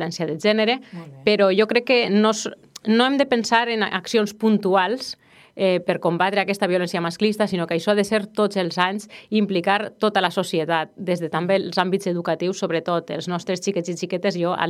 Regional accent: Castellón de la Plana, Valencian Community, Spain; now in Vila-real, Spain; tinc 35 anys i, com tu dius, sóc vilarealenca, però d'adopció, perquè jo sóc de Castelló, però fa 4 anys ja que visc així, i perquè la meva parella és d'ací, i ens vam casar i vivim ací.

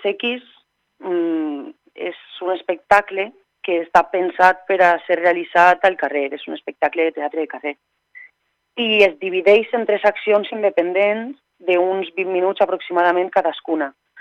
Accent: Castelló de la Plana, Valencian Community, Spain; Jo sóc una actriu de Castelló que me vaig formar en l'Escola Dramàtic de València primer, en l'especialitat de teatre textual. I després ja me'n vaig anar a Madrid

